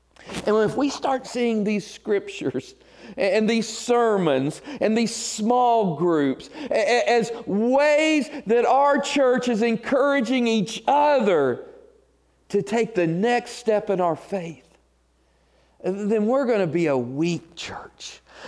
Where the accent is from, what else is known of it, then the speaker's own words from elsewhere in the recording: Union City, Tennessee, United States; when I was growing up in Union City, Tennessee.